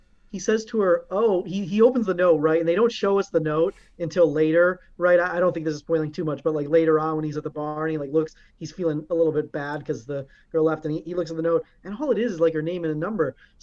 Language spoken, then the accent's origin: English; Midwest, United States; I grew up in the Midwest.